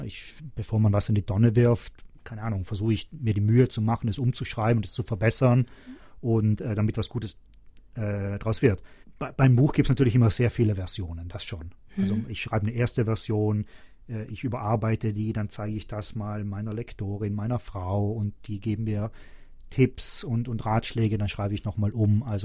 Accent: Tramin, Trentino-Alto Adige, Italy; also born or lived in Berlin; Und wir sind aber beide in Dörfern aufgewachsen, ich in Tramin und sie am Bodensee. Und meiner Frau hat es in Tramin sehr gut gefallen immer und es war ihre Idee eigentlich, nach Südtirol zu ziehen.

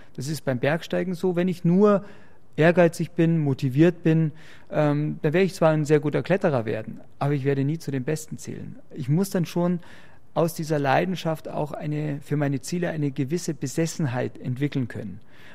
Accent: Garmisch, Bavaria, Germany; now in Starnberg, Germany; Ich bin ja in Garmisch, in der Nähe von Garmisch aufgewachsen. Also ich bin, vom Herzen bin ich schon noch Garmischer, ja.

